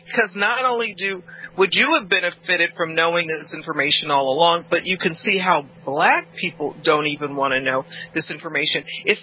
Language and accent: English; Los Angeles, California, United States; Listen, I grew up in South Central.